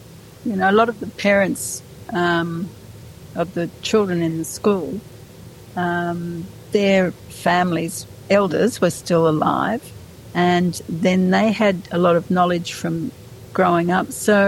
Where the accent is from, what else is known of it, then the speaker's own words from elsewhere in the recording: New South Wales, Australia; I grew up in New South Wales